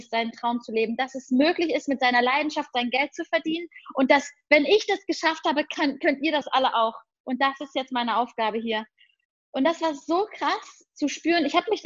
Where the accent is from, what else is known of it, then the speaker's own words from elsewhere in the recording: Cologne, North Rhine-Westphalia, Germany; moved away; alles hinter mir zu lassen in Köln, raus in die weite Welt, soweit es nur geht, weg von meiner Heimatstadt